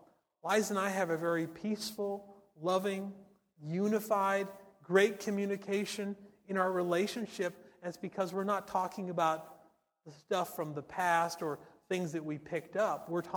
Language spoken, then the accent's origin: English; Canada; born there; She was born in Russia. I was born in Canada. She speaks Russian. I speak Canadian.